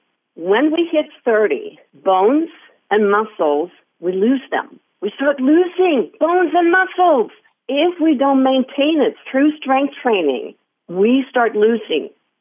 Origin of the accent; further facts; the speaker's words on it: Sweden; I'm from Sweden, and I became one of Sweden's top five runners. And in my teens, I was sent to Southern California as a 16-year-old